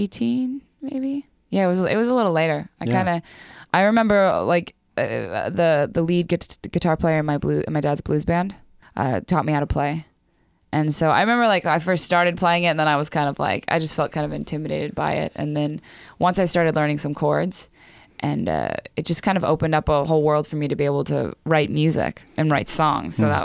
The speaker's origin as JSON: {"language": "English", "town": "Roseburg", "region": "Oregon", "country": "United States", "moved": "yes", "lives_now": "Los Angeles, United States", "said": "Yeah, I'm from Roseburg, and I moved to LA about 3 years ago."}